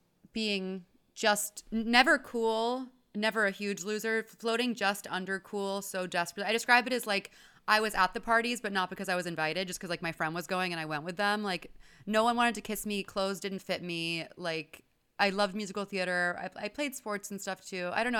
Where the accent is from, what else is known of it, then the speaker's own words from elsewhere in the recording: Houston, Texas, United States; I grew up in Houston, Texas.